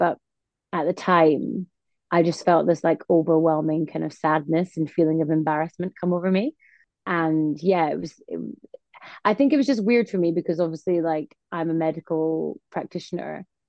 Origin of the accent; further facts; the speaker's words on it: Scotland, United Kingdom; now in London, United Kingdom; I am originally from Scotland, and I live down in London and work as a GP.